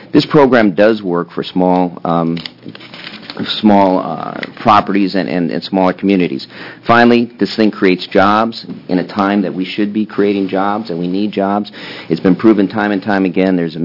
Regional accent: Oregon, United States; A lot of these are centered in Portland, because I am from Multnomah County.

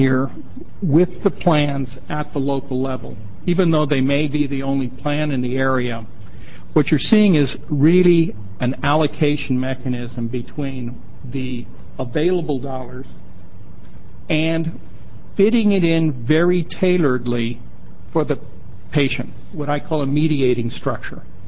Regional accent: California, United States; now in Oregon, United States; I'm not new to the Northwest. I grew up in the North California Valley up in Shasta County, south of here a little bit, and spent most of my working life in the Seattle, Washington, Alaska, and Oregon healthcare markets.

